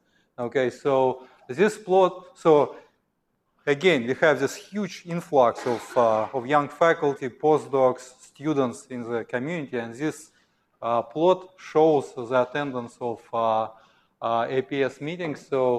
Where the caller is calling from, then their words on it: Reno, Nevada, United States; So I'm coming from Reno, Nevada, right?